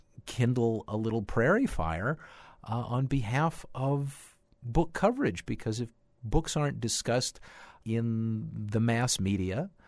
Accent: California, United States; I'm a Californian too.

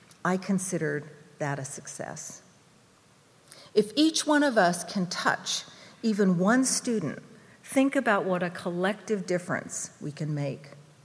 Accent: Oakland, California, United States; when I was a little girl growing up in Oakland.

